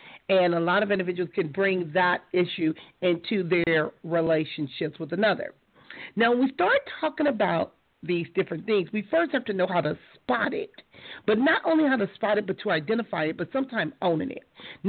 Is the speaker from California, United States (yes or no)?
yes; Compton, California, United States; I grew up in Compton. And in Compton, I didn't know nothing about a person being depressed or having anxiety